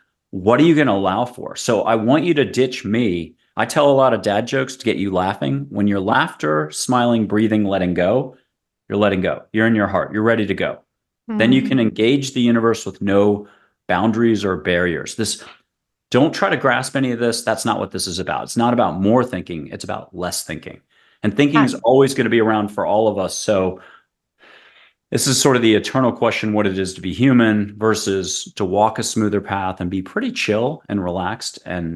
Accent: Newport, Rhode Island, United States; also born or lived in New York City; I'm from the Mid-Atlantic. I'm from Newport, New England area. Did high school at Andover, Middlebury for college.

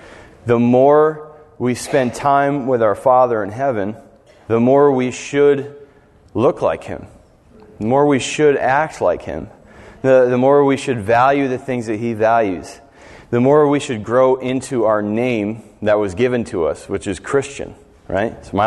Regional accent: Utica, New York, United States; now in Oneonta, United States; I'm from the Utica area, and I came down here for college and met my wife and made some awesome friends and family here in Oneonta, so we decided to stick around here.

